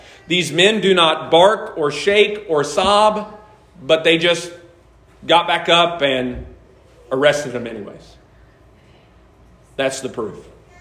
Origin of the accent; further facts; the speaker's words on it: Chillicothe, Ohio, United States; I'm from Chillicothe, so I know personally of ones in Chillicothe.